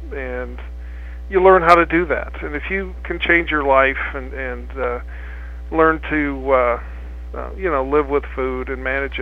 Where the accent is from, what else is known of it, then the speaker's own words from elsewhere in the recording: Des Moines, Iowa, United States; I'm originally from Des Moines, Iowa. I did my undergraduate at the University of South Dakota, my medical school at Iowa, and my residency out in Michigan.